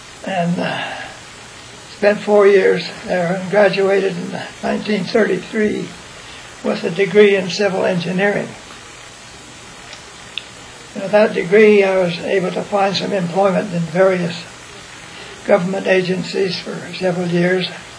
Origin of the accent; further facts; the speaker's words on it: Soda Springs, Idaho, United States; I was born in Soda Springs, Idaho, September 19th, 1911. And my father had a ranch down below Grace, about 20 miles southwest of Soda Springs. And that's where I lived during my early boyhood days.